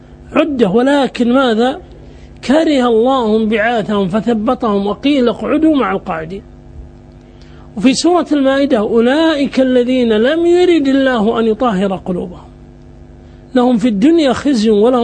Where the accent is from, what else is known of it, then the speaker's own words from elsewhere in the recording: Najd, Saudi Arabia; وصار القتال في منطقة عندنا في نجد